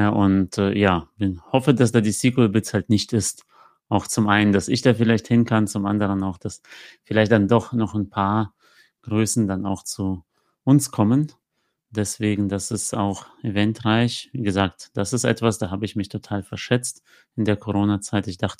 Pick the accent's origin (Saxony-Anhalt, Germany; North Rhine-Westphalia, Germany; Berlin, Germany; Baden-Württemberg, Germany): North Rhine-Westphalia, Germany; Cologne; Freut mich auch als Kölner